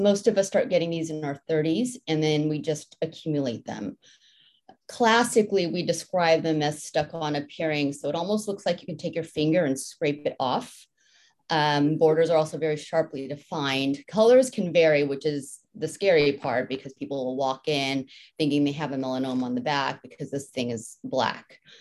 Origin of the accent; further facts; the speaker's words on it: Villa Park, California, United States; also born or lived in New Jersey / Fullerton; I was born in New Jersey, moved to Orange County at the age of about 4 or 5, lived in Fullerton till 3rd grade, and then moved to Villa Park.